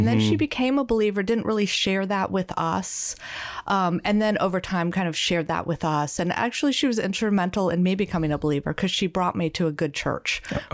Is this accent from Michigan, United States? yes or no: no; Connecticut, United States; And I grew up in Connecticut, became a Christian when I was in high school.